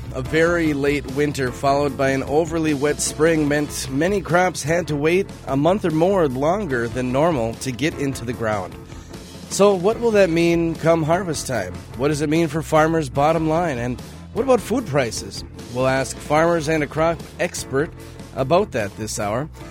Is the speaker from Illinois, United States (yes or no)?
no; Superior, Wisconsin, United States; I was driving north this weekend, heading up to my hometown in Superior, and I was glancing at the corn and on the side of US 53.